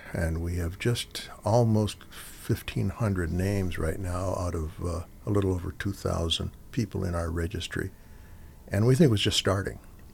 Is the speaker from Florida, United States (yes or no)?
no; DuPont, Pennsylvania, United States; I said, am I? I said, I'm from DuPont.